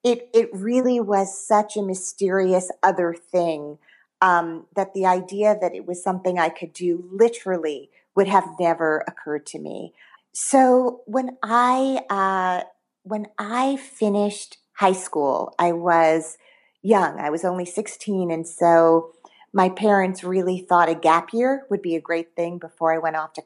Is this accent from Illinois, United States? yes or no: no; Teaneck, New Jersey, United States; I grew up in Teaneck, New Jersey.